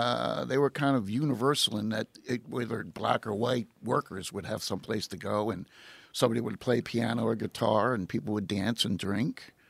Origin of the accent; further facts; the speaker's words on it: Ocean Grove, New Jersey, United States; also born or lived in Delaware; I'm actually from Ocean Grove, God's square mile of health and happiness.